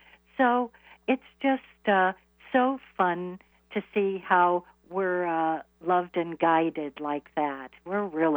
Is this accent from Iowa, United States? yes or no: yes; Iowa, United States; now in New York, United States; I was always in corporate America. I moved to New York from Iowa.